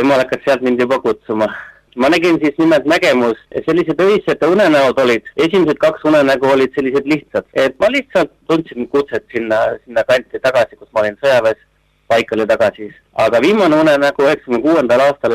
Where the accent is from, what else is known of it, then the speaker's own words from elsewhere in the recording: South Estonia, Estonia; Ma kasvasin üles Lõuna-Eestis luterlikus perekonnas vanema ja vanaisaga